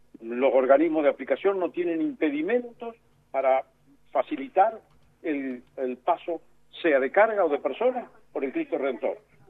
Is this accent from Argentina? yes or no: yes; Argentina; Yo soy el embajador argentino designado para Chile.